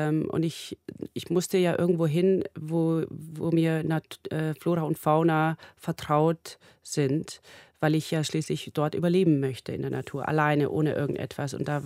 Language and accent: German; Ecuador; also born or lived in Formentera, Spain; Ich bin ja in Ecuador aufgewachsen, auf dem Land und dann auch in Formentera auf dieser kleinen Mittelmeerinsel neben Ibiza.